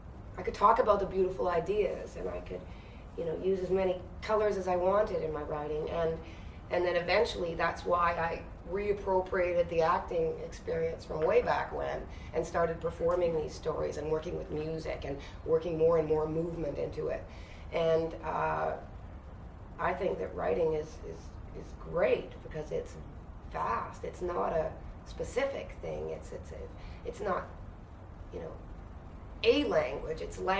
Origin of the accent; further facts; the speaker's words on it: Vancouver, British Columbia, Canada; also born or lived in Quebec / Whitehorse; now in Montreal, Canada; I was born in Quebec in the rural, in the eastern townships, but we moved out west when I was really young. So it was in Vancouver that I went to acting school, and in Whitehorse.